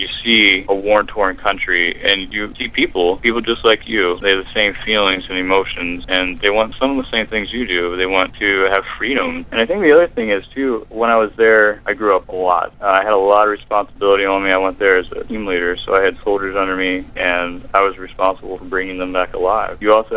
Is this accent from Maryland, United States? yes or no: yes; Maryland, United States; I grew up near Chrisfield. I always go down the docks with my dad, and we'd get fresh oysters off the boat, fresh crabs.